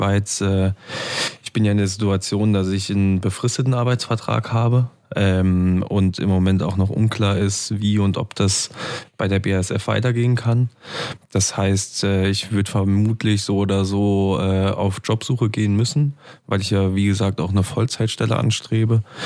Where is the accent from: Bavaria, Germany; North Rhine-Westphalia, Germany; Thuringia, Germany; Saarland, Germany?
Saarland, Germany; Niederwürzbach; ich schwärme immer für mein Heimatdorf Niederwitzbach. Da gibt's einen wunderschönen See.